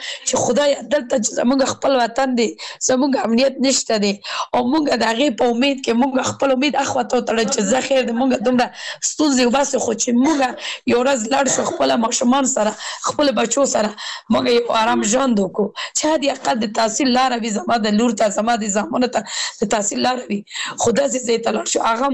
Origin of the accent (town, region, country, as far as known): Kabul, Afghanistan